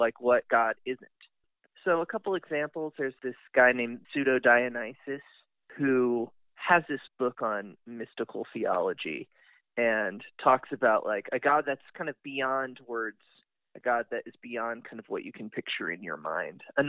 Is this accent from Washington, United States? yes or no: no; Muncie, Indiana, United States; so I grew up in Muncie, Indiana, which is one of the kind of, settings in the book in a way.